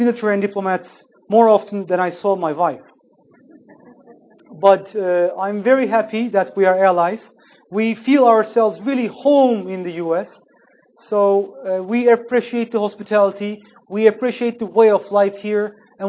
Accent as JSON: {"language": "English", "region": "Ankara", "country": "Turkey", "said": "I'm not from Istanbul. And Istanbul people, they don't like Ankara, where I come from. It's the bureaucratic capital of the country."}